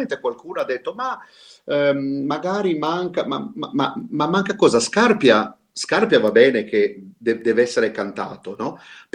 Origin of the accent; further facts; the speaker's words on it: Aosta Valley, Italy; perché per me da valdostano la mia seconda lingua è il francese